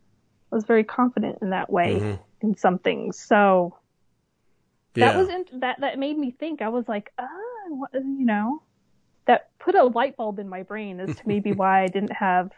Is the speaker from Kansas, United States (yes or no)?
no; Colorado, United States; my dad has six brothers, mm-hmm, all boys in the family, and they all live in Colorado, and I grew up in Colorado.